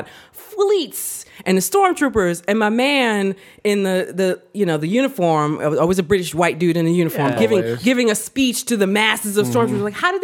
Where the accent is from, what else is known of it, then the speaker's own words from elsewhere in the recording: New York, United States; So over the holidays, of course, I'm originally from New York. Mm-hmm. So I went home to visit the family.